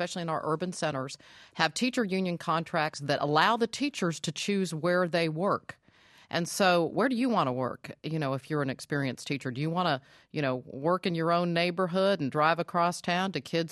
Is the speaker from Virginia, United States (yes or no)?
yes; Virginia, United States; When I see Virginia, my home state, getting a waiver